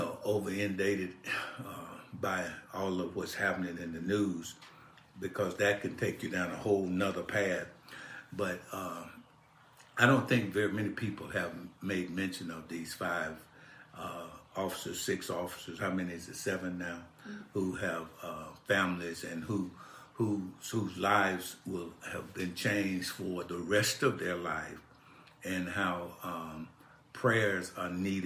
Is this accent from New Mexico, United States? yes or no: no; Birmingham, Alabama, United States; for those of you who are familiar with my hometown, Birmingham, Alabama